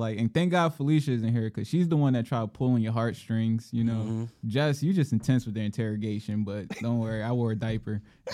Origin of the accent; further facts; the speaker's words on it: Philadelphia, Pennsylvania, United States; Yes, born and raised in Philly.